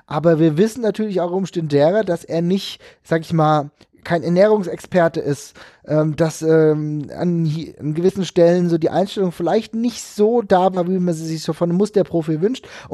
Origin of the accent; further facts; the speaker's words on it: Frankfurt, Hesse, Germany; und das wissen wir als Frankfurter sowieso